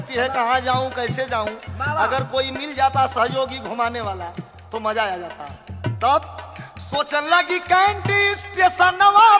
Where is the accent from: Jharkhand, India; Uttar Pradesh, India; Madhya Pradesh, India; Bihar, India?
Uttar Pradesh, India; Vrindavan; वही नदिया के तीरमा वृंदावन पड़ेला, गाजीपुर मजुई मोढ़वा से 4-5 किलोमीटर पड़ेला, वही वृंदावन का रहे वाला।